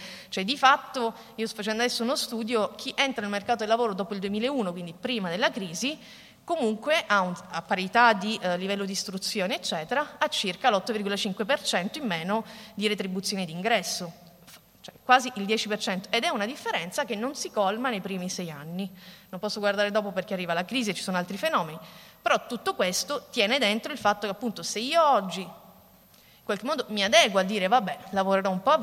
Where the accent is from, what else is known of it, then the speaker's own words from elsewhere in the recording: Sicily, Italy; appunto vengo dalla Sicilia e il problema dei NEET in Sicilia è un po' diverso